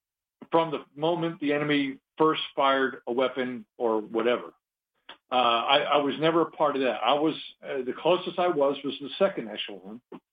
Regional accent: New Jersey, United States; just a natural-born American heathen. born and raised in New Jersey, a tough guy from the streets there

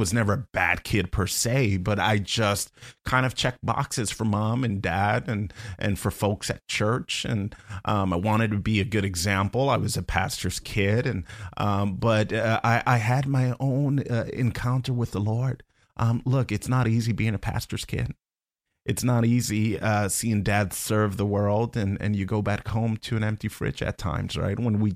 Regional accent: New Jersey, United States; Born and raised in Joyzy.

